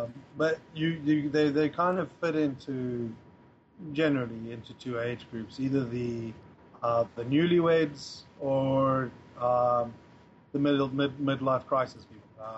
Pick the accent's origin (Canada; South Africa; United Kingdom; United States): South Africa; Everyone thinks we're American anyway, so we've been treated pretty well. It's only after a while that they find out that we're South Africans, but everyone's been lovely to us.